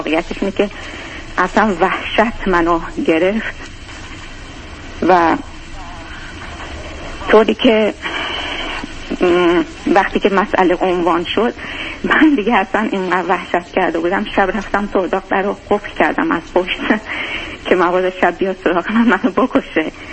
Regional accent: Iran; moved away as an adult; ما 5-6 سال در واقع از سال 88 دیگه از ایران اومدیم بیرون، یه مدت دبی بودیم، بعد دیگه اومدیم اینجا

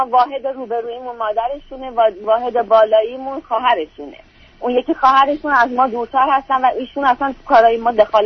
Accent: Iran; moved away as an adult; now in United States; من 44 سالم هست، یک ماه و نیم از ایران به آمریکا اومدم،

